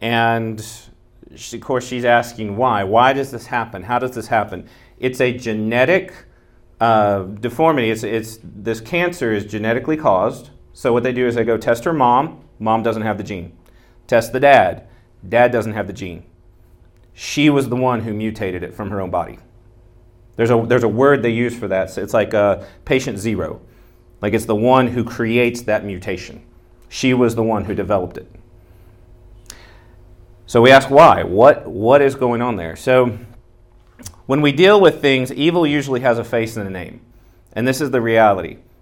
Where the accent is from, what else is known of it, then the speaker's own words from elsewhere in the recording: Memphis, Tennessee, United States; even where I come from, I'm actually originally from Memphis, Tennessee, the home